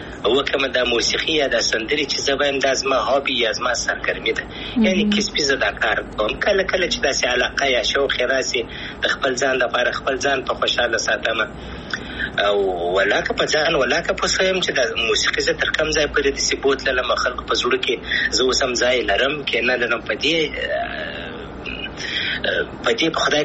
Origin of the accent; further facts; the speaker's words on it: Afghanistan; moved away; اساس مخکنی سوال افغانستان خو زما دی، زه افغان یم